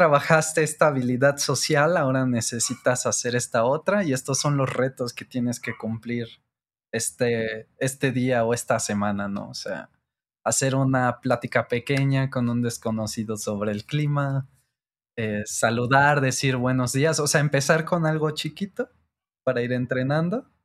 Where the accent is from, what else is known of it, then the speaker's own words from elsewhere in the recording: Mexico City, Mexico; originario de la Ciudad de México. Aquí vivo y aquí he vivido casi toda mi vida, excepto unos años donde me fui de pata de perro a otros lados, pero en realidad siempre he estado aquí.